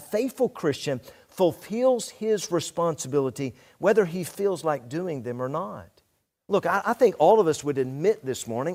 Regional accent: Tennessee, United States; Now when I grew up in Tennessee, we used to say the word, well, I reckon so, all right?

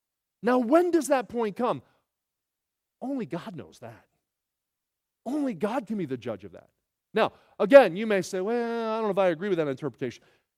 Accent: Sewell, New Jersey, United States; I grew up in the next town. My dad grew up in Pittman. I was raised in Sewell, the next town over.

